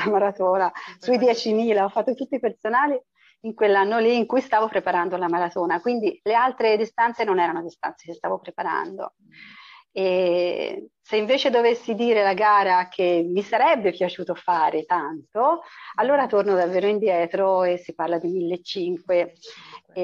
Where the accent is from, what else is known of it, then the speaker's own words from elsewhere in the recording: Sesto Fiorentino, Tuscany, Italy; now in Lucca, Italy; Sai che io sono di Sesto Fiorentino, ma abito a Lucca da diverso tempo